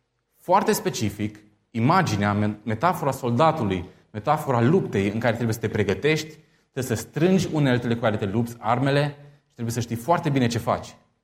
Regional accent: Arad, Arad County, Romania; pentru că eu sunt arădean, călătoream de la Arad la Oradea, unde sunt student

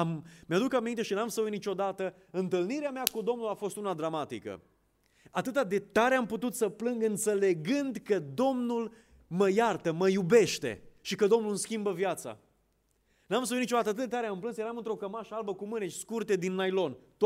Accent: Reșița, Caraș-Severin, Romania; born there; m-am născut în Reșița, amândoi părinții mei se trag din Moldova, mama din Botoșani, tata din Iași. Eu m-am născut în Reșița

